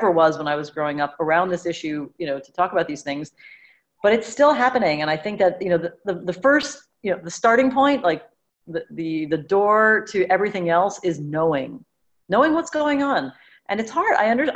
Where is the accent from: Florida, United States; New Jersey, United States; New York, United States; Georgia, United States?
New York, United States; now in Israel; For anybody, I'm from New York originally.